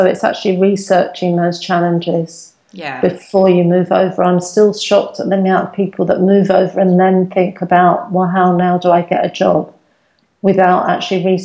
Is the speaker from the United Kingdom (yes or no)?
yes; England, United Kingdom; now in Spain; they will realise we're English and start speaking to us in English.